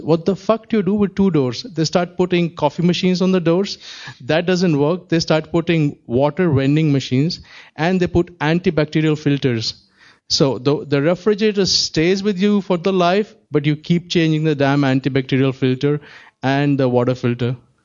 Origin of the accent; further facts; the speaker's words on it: Delhi, India; English is a second language; I was born and brought up in Delhi. And Delhi is a very huge city, but it's very, very badly managed.